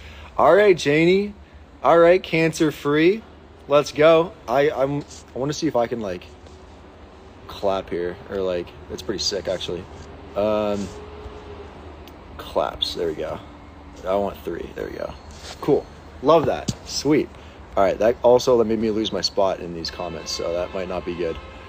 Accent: Pittsburgh, Pennsylvania, United States; I'm from Pittsburgh.

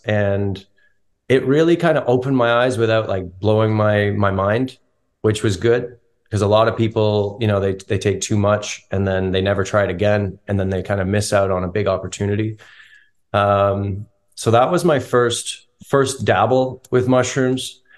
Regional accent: Canada; I grew up in Canada and we would have bush parties.

